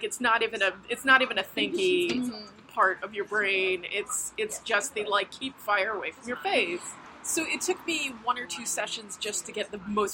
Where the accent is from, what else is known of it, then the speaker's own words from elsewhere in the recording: Manhattan, New York, United States; I grew up here in Manhattan. And I always joke, like, we didn't have state fairs in Manhattan.